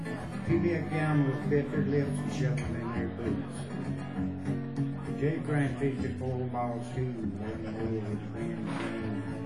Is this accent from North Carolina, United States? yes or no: yes; North Carolina, United States; I'm from Western North Carolina. I grew up in rural Western North Carolina. When I say rural, I mean rural. Out in the mountains.